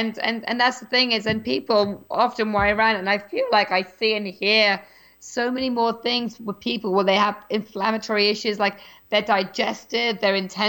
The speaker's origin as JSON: {"language": "English", "region": "England", "country": "United Kingdom", "tie": "born or raised there", "said": "growing up in England, for me it was never a case of like having like, you know, 5 to 7 meals a day"}